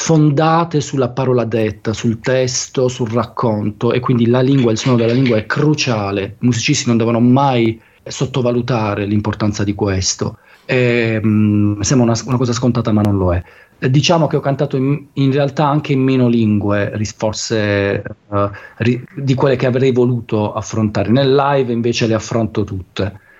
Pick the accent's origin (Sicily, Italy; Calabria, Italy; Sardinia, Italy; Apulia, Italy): Apulia, Italy; anche noi pugliesi abbiamo una tradizione in grico